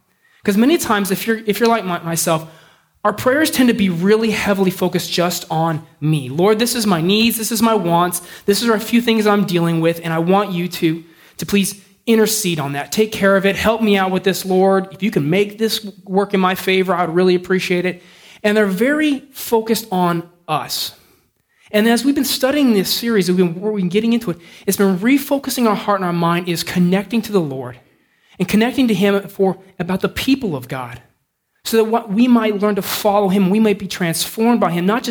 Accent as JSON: {"language": "English", "region": "California", "country": "United States", "tie": "born or raised there", "said": "I grew up in California, so we visited snow."}